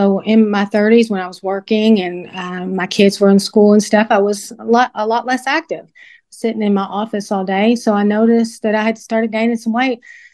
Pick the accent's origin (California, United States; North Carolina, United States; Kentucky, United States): Kentucky, United States; Owensboro; also born or lived in Indiana; Well, I'm actually from Owensboro. I've lived most of my life here, but when I was in high school, my mom and stepfather moved to Indiana.